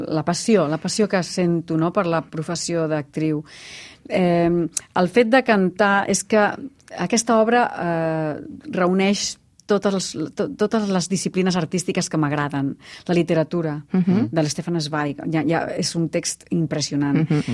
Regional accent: Catalonia, Spain; els tres som actors catalans que estem treballant a Madrid sempre

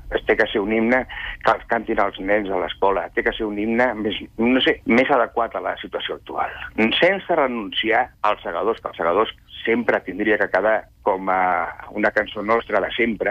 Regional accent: Catalonia, Spain; tinc 54 anys, sóc català, patriota

